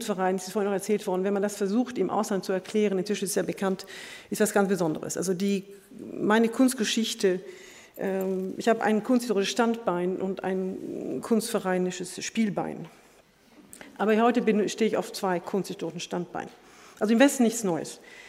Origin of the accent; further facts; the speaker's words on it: France; German is a second language; ich komme aus Frankreich, es ist eine Weile her, dass ich hin und her pendle